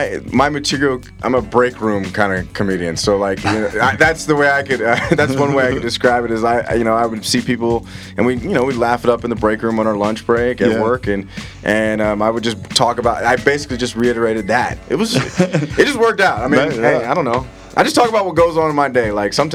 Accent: Los Angeles, California, United States; Yes, I'm from Los Angeles, but they say home is where the heart is.

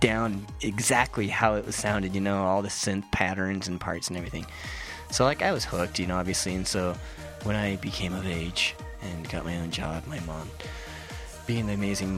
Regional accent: Utah, United States; especially growing up in Utah.

